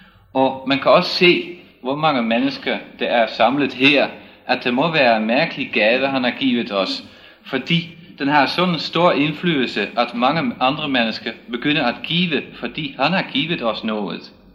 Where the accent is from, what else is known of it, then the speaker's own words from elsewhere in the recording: Netherlands; Danish is a second language; jeg er desværre, eller måske ikke desværre, men jeg er altså hollænder